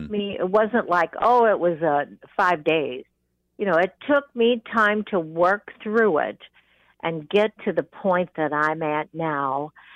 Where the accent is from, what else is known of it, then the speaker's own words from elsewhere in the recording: California, United States; born there; I sent it because I was born in California.